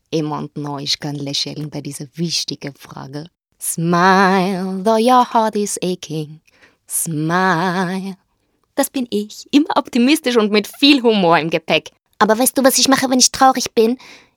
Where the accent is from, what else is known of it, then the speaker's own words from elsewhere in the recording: Vienna, Austria; Ich bin eine Wienerin, aufgewachsen im 21. Das noch zu Wien.